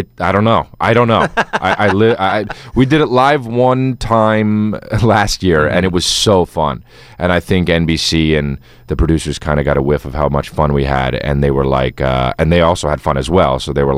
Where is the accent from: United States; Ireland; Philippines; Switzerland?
United States; New Jersey; You know, I'm from New Jersey, so.